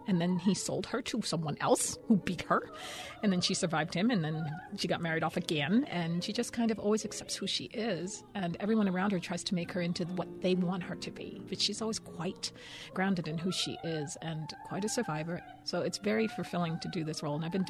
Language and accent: English; New York City, New York, United States; I'm a New Yorker, I'm American, I'm Puerto Rican